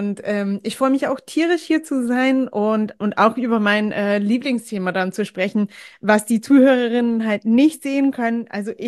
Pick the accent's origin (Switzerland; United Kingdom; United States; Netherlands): United States; German is a second language; now in Germany; Ich komme dann ursprünglich aus den USA. Ich wohne seit ewig, gefühlt ist ewig und tatsächlich ist ewig in Deutschland. Also müsste feststellen, also letzte Woche waren es dann schon 17 Jahre.